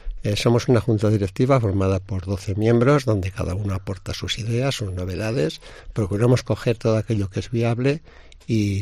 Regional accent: Villanueva de los Caballeros, Castile and León, Spain; un pueblecito muy pequeño, Villanueva de los Caballeros, pues aquí nos está oyendo

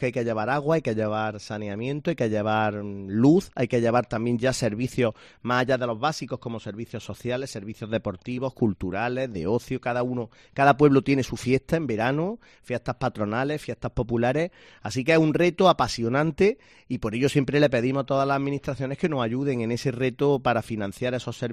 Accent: Loja, Andalusia, Spain; Se come muy bien en Loja. Yo, cuando salimos fuera de Loja, lo descubrimos. Echamos de menos la calidad de nuestra hostelería.

